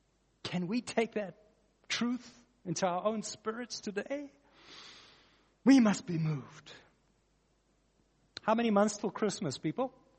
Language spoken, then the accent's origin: English; Port Shepstone, KwaZulu-Natal, South Africa; Folks, I grew up on the KwaZulu-Natal South Coast, Port Shepstone area.